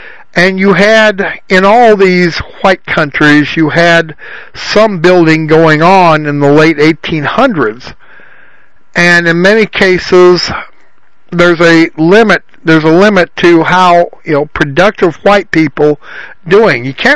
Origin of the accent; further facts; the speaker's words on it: South Dakota, United States; where I was raised around South Dakota